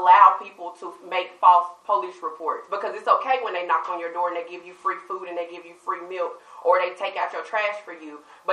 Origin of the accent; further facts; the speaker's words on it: Milan, Tennessee, United States; We are sisters. We're from Milan, Tennessee.